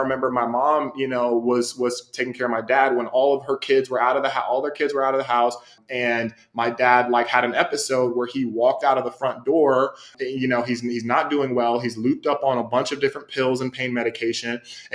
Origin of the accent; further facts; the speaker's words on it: West Chester, Ohio, United States; for me, I feel like, you know, for my parents and my family is I'm actually the house that I grew up in. I'm from Westchester, Ohio, which is about 20 or so minutes away north of Cincinnati.